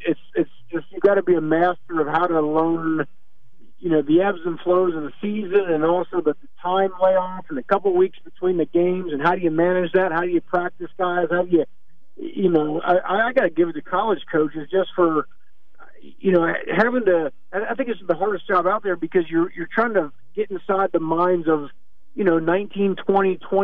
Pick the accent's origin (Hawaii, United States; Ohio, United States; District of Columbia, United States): Ohio, United States; Cincinnati; I live here in Cincinnati. I'm born and bred in Cincinnati